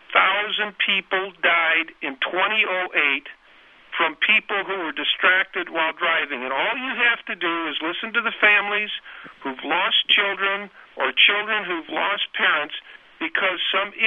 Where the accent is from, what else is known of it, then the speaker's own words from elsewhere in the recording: Illinois, United States; If you're stopped, for example, my home state is Illinois.